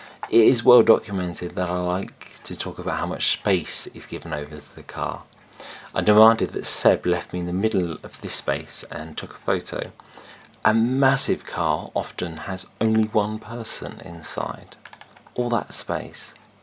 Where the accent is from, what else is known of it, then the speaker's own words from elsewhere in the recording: Wellingborough, East Midlands, United Kingdom; I made my hometown pride my target, and I managed to get there.